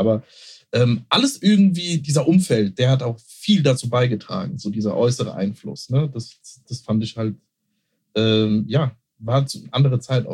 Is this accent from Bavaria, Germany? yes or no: no; Mörfelden-Walldorf, Hesse, Germany; in Merfelden, Waldorf, wo ich groß geworden bin, in der Doppelstadt